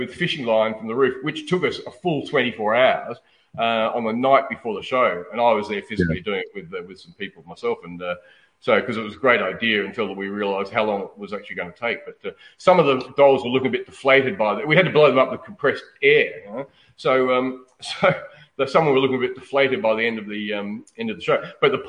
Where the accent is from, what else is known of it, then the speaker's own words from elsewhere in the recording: South Africa; Look, I think, and I'm not saying this just because I'm on South African